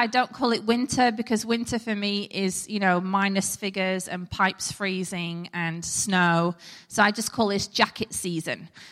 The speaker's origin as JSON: {"language": "English", "country": "United Kingdom", "lives_now": "Australia", "said": "You may guess from my accent, I am not a native Aussie, although this is our adopted homeland and we love it. From the moment that we set our feet on Australian soil, we felt like we were home."}